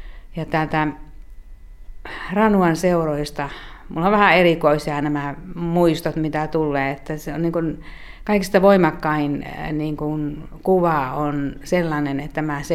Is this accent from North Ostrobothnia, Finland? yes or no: yes; Pudasjärvi, North Ostrobothnia, Finland; Ja se oli tietenkin mukava lähteä Pudasjärvelle, kun se oli minun kotipaikkakuntani.